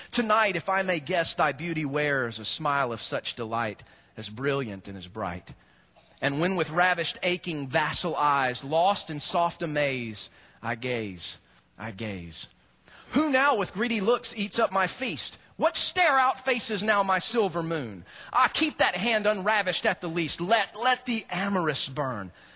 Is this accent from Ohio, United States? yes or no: no; Georgia, United States; Hey, I know exactly where I-85 is. I'm from Georgia, so I get it